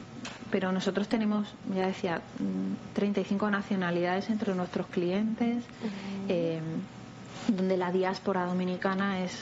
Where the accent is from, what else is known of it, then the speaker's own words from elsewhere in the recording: Spain; Yo vengo de una zona de España en la que también se nos encasilla por el sol y playa